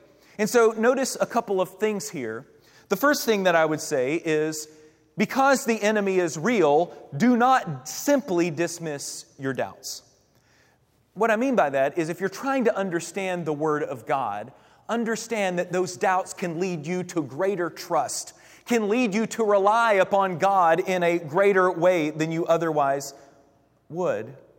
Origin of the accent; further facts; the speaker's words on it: Kentucky, United States; I'm from Kentucky, so it was a little later than what y'all are probably used to here in Florida.